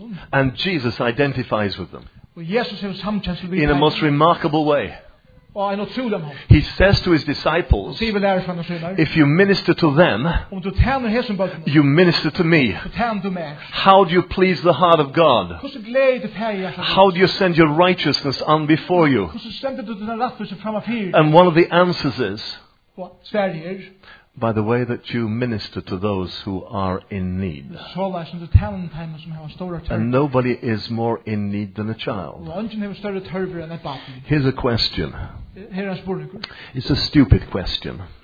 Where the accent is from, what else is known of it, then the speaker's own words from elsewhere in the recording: England, United Kingdom; born there; Some of you were born in the Faroes. Some in Denmark. I was born in England.